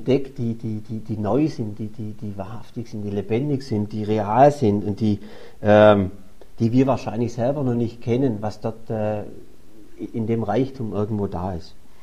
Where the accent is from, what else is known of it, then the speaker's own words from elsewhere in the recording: Baden-Württemberg, Germany; Als Schwabe guckst du immer noch, hast du ein bisschen Bankkonto, so ein bisschen ansparen, das tut ja gut.